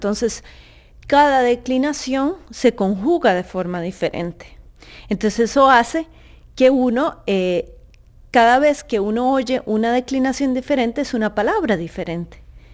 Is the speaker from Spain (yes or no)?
no; Costa Rica; now in Helsinki, Finland; Yo soy costarricense y bueno, es aún más una minoría, somos como 5 personas apenas.